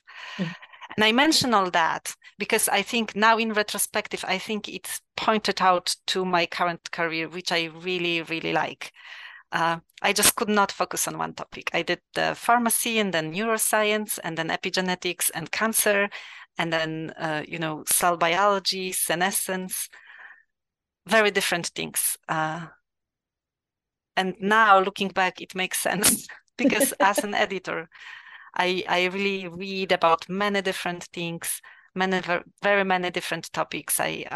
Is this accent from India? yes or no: no; Poland; English is a second language; also born or lived in Magdeburg, Germany; I come from Poland. My first degree is in pharmacy and pharmaceutical sciences, actually. And that I have from University of Warsaw.